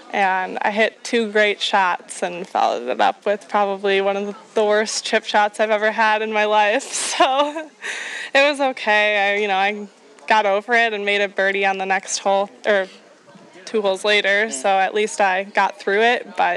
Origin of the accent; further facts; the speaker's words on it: Chula Vista, California, United States; Yeah, in Chula Vista, California.